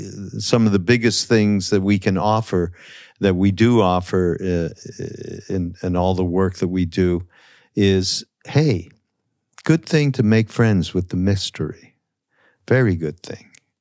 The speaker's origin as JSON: {"language": "English", "town": "Montreal", "region": "Quebec", "country": "Canada", "tie": "born or raised there", "said": "when I was growing up in Montreal."}